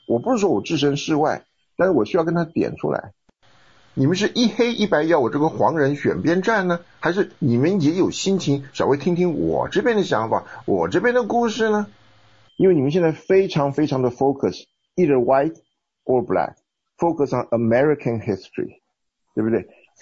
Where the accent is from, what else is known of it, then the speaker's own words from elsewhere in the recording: China; 你没有看见我从哪里来吗？我是从中国来的。